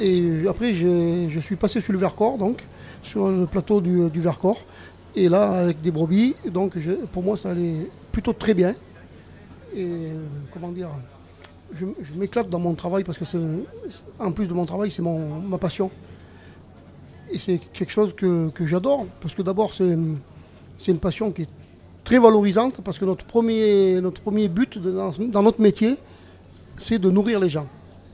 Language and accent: French; Saint-Benoît, Réunion; born there; je suis grand-père et j'ai le poil blanc, pour ceux qui me restent sur la tête. Mais je suis né dans le Diwa, je suis né à Saint-Benoît, dans une petite famille d'agriculteurs et d'éleveurs.